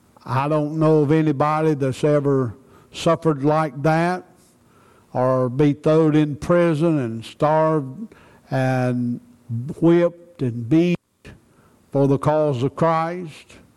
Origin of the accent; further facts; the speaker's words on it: United States; born there; I thank the Lord that I was born in America